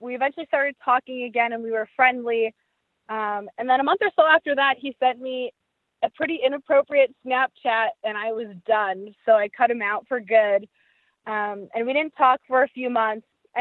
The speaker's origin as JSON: {"language": "English", "region": "New York", "country": "United States", "said": "I'm originally from New York."}